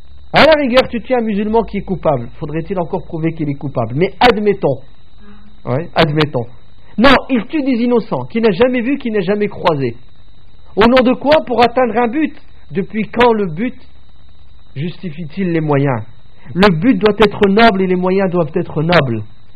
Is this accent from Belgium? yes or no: no; France; chez nous en France